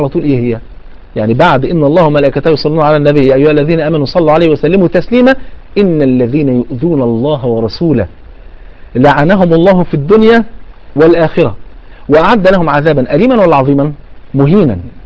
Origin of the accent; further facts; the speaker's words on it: Egypt; عشان الناس عندنا في مصر